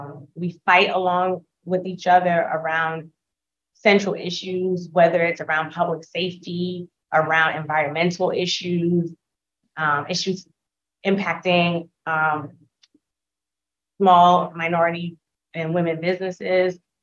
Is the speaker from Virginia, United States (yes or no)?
no; St. Albans, New York, United States; So actually, I grew up in St. Albans, but I've been living in the Rockaways for the past 15 years.